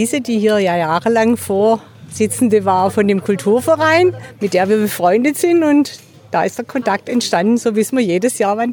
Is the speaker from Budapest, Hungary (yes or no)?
no; Siklós, Baranya, Hungary; ich komme aus Schiklosch.